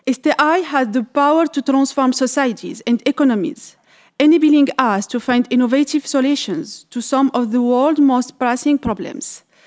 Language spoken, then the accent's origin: English; France; now in Dubai, United Arab Emirates; I'm from France, and I come all the way from Dubai to represent my company AUS Global.